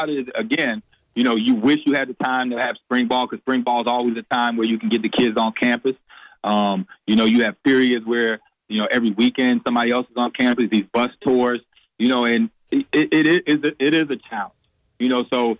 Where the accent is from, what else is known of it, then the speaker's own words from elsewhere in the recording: Chicago, Illinois, United States; Well, I think the biggest thing is I'm an in-state guy. I'm from Chicago. I'm a public league guy.